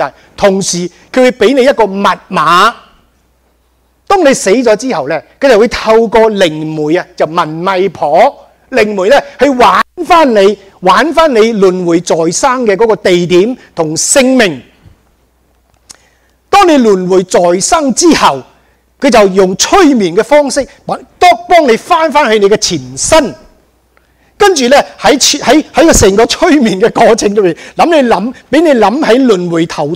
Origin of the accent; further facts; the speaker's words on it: China; 我们中国人当中，我们都是中国人